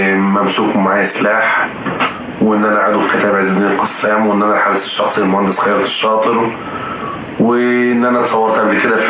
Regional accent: Kafr El Sheikh Governorate, Egypt; now in Nasr City, Egypt; أنا أصلا من كفر الشيخ ومقيم في مدينة نصر

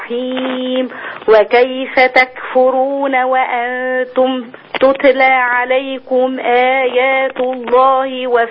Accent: Giza, Giza Governorate, Egypt; من الجيزة.

